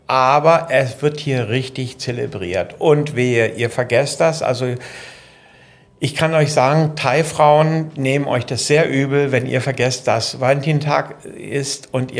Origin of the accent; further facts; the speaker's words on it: Germany; now in Thailand; ich lebe 20 Jahre hier, aber ich kann mich nicht erinnern, dass Halloween in meiner Heimat in Deutschland so stark gefeiert wurde, wie es hier in Thailand der Fall ist.